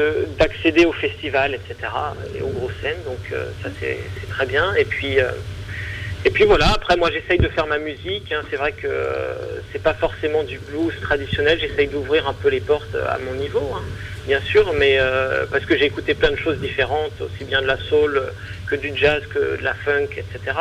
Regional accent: Paris, Île-de-France, France; Bah, et comme beaucoup, moi donc je viens de Paris, j'ai commencé.

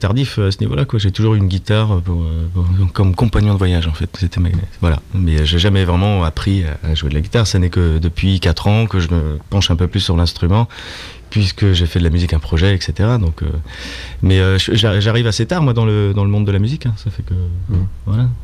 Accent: France; also born or lived in Netherlands / England / United States; je suis né en France, j'ai grandi aux Pays-Bas, en Angleterre, aux États-Unis, avant de revenir en France et d'être élevé par mes grands-parents.

